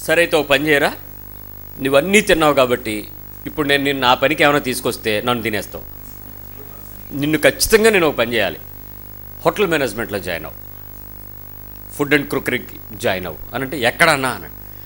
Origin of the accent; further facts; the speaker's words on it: South India, India; నేను south India నుంచి వెళ్ళడం వల్ల నాకు ఆంధ్ర వంటలన్నింటినీ నాకు పెడతారు